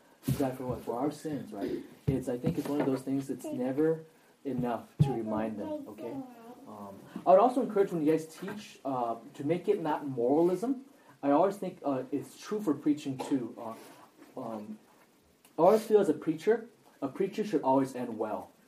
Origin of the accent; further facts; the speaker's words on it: El Monte, California, United States; I remember growing up in El Monte